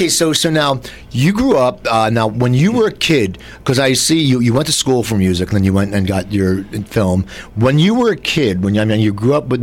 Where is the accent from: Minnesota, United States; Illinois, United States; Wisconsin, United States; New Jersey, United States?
New Jersey, United States; So I grew up in New Jersey, and I grew up in a nice town, and which was 85% Jewish.